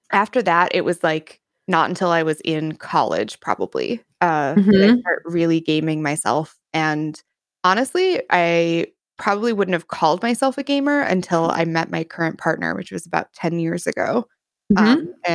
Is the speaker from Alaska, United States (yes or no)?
no; Wisconsin, United States; I am from the United States. More specifically, I am from the Northern Midwest. And more specifically than that, I am from Wisconsin.